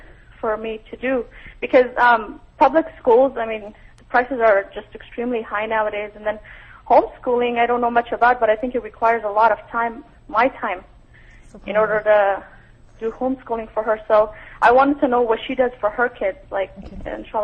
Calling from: California, United States; I'm calling from Orange County.

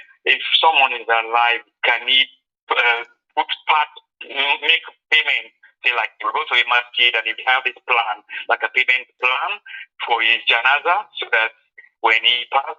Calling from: London, United Kingdom; I'm calling from London.

